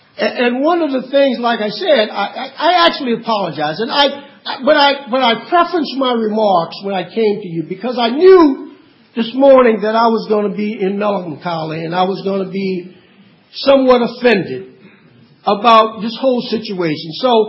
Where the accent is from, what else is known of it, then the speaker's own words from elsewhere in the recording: the South, United States; born there; I was born in the South, Mr. Controller, and I saw discrimination.